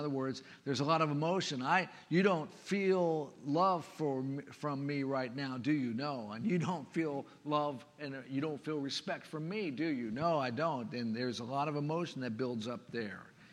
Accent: Jacksonville, Florida, United States; It always would bother me as a child growing up in the church, and I did. I grew up in the Alliance Church in Jacksonville.

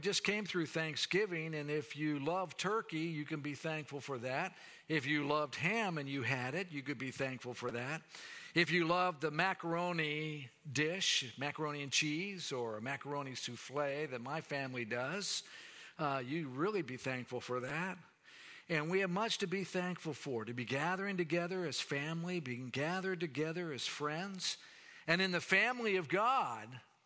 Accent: Jacksonville, Florida, United States; I remember growing up in Alliance Church in Jacksonville, Florida

